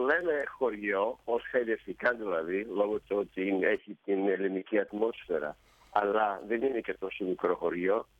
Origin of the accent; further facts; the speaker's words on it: Kalymnos, South Aegean, Greece; now in Tarpon Springs, United States; έχω αρκετούς φίλους και στην κυβέρνηση και στην πατρίδα μου, την Κάλυμνο